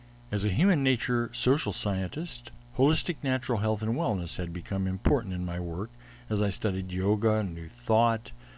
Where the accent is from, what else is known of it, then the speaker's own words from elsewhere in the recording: Akron, Ohio, United States; I brought natural and organic foods to my hometown, Akron, Ohio, in 1975